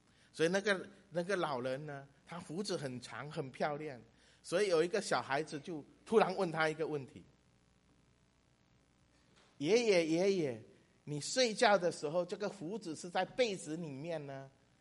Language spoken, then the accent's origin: Chinese; Fujian, China; 我们福建人雨季很多，我们的屋顶是这样斜的哈。